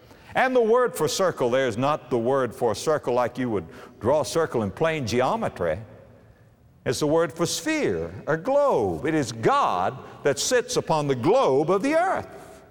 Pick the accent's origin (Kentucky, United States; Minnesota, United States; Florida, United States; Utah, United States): Florida, United States; Palm Beach; just go to my hometown of Palm Beach, Florida, and get a city block and begin to count.